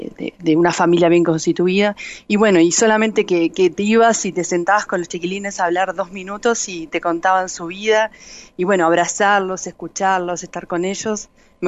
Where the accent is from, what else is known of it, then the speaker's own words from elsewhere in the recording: Uruguay; now in Guatemala; Tienen la habilidad de poder hablarme a mí como en uruguayo y en guatemalteco con sus amigos.